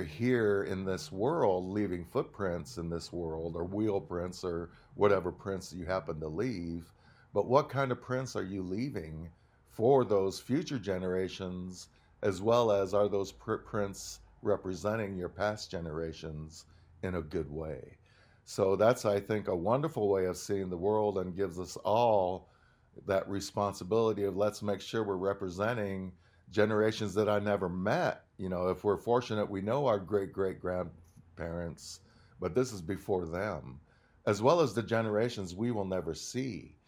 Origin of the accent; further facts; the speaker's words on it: Tempe, Arizona, United States; My mom made sure that my brother and I knew growing up in Tempe, Arizona, just outside of Phoenix, we knew who we are as Lakota.